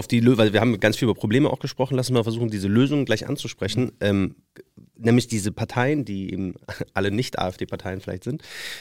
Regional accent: Munich, Bavaria, Germany; ich komme ja auch aus München

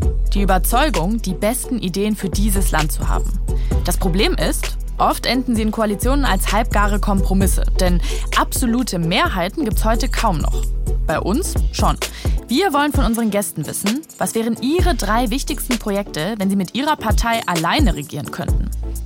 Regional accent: Wolfsburg, Lower Saxony, Germany; Ich bin aus Wolfsburg. Da hat der Führerschein natürlich nochmal eine andere Bedeutung.

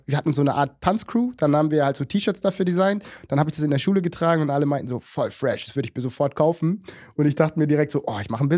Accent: Munich, Bavaria, Germany; ich bin in der Messestadt aufgewachsen, ich war so das komplette Neubauviertel, nur Ausländer und was auch immer.

